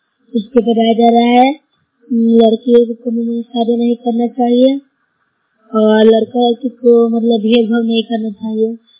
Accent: Bihar, India

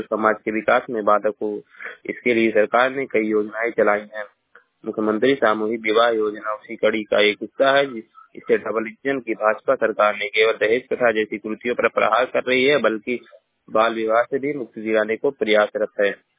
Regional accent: Maharajganj, Uttar Pradesh, India; मैं जिला महाराजगंज का निवासी हूँ।

